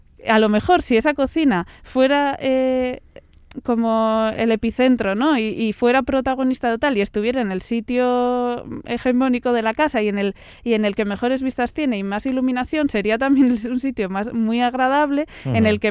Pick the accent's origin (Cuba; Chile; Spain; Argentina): Spain; Vitoria, Basque Country; el clima de tu ciudad también, muy importante, que yo soy de Vitoria y sé de lo que os hablo